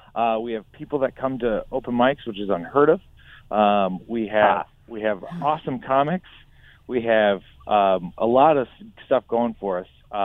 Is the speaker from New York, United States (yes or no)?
no; Glencoe, Minnesota, United States; I started performing as a six-year-old in my hometown of Glencoe, Minnesota.